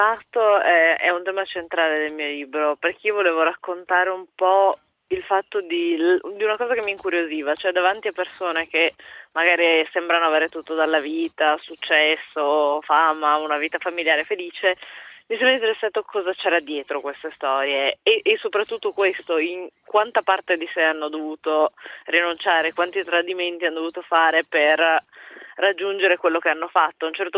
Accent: Pordenone, Friuli-Venezia Giulia, Italy; Io sono di Pordenone, ho studiato all'Università di Trieste

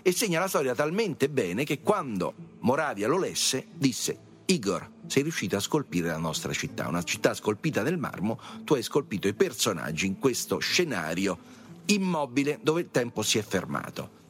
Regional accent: Rome, Lazio, Italy; da romano a romano

